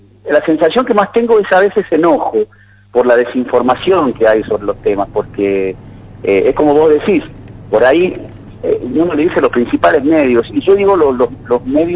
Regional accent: Argentina

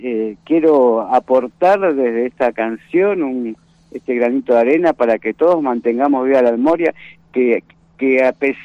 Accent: Argentina

